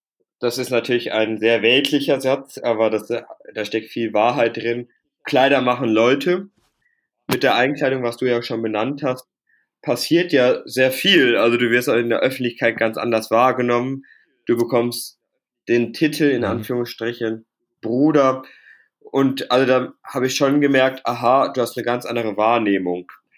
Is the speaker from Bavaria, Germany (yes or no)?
no; Münster, North Rhine-Westphalia, Germany; in der Region, wo ich herkomme, in Münster.